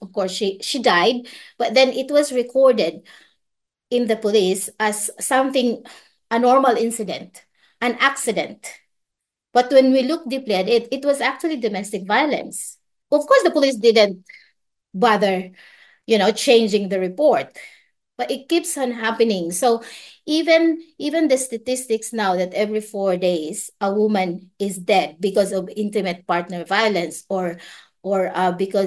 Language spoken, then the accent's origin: English; Philippines; I'm a Filipina, so in the Philippines